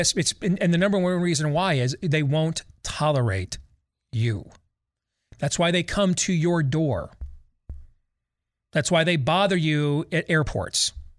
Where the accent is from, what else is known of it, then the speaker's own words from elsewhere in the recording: Michigan, United States; might have ended up back in my home state of Michigan